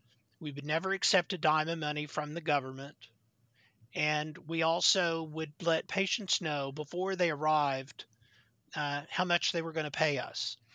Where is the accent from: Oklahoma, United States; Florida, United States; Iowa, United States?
Oklahoma, United States; I was born and raised in Oklahoma, didn't train in Oklahoma, but came home.